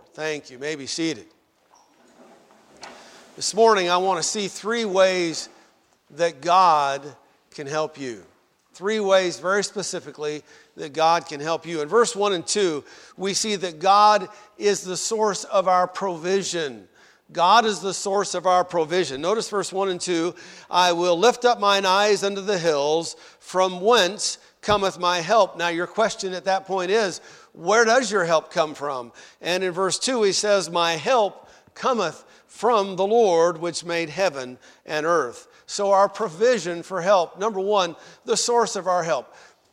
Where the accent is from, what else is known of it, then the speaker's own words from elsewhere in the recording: Eureka, California, United States; born there; I was born in Eureka, California, which is very near the Redwoods.